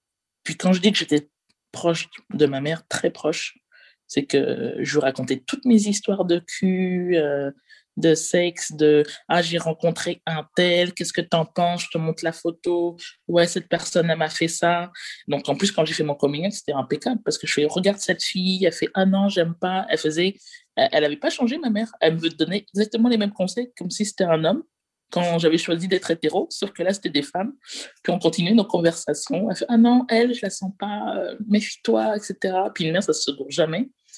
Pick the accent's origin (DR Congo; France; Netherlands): France; Martinique; je suis une femme lesbienne, noire, française, caribéenne, je suis martiniquaise, et je crois en Dieu comme toi.